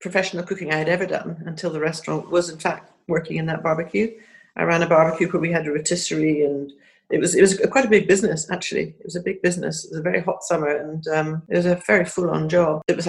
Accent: Scotland, United Kingdom; I'm Scottish. I went to Edinburgh University. I did French. I lived in France quite a lot throughout my 20s.

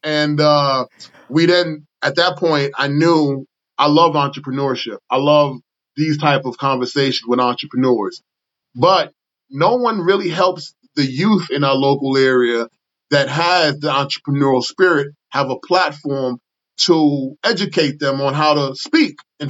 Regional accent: Brooklyn, New York, United States; now in Washington, D.C. area, United States; I mean, I'm from New York, Brooklyn. That was where I was raised. I am Panamanian, but I was raised in Brooklyn, New York. And when I moved here, I tell everyone it did save my life.

